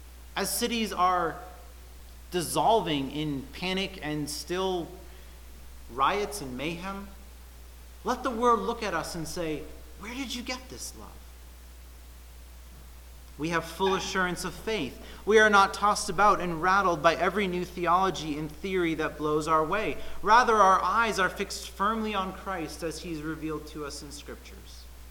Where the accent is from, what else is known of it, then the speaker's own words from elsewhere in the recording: New England, United States; accent: New England; That's how I would say it in my New England accent.